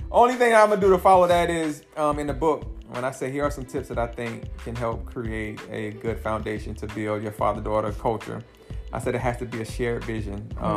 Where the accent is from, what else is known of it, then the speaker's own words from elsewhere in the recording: South Carolina, United States; Even though I'm from South Carolina.